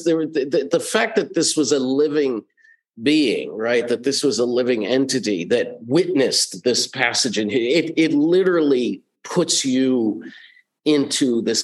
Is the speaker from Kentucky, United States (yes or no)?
no; Brooklyn, New York, United States; It was I grew up in Brooklyn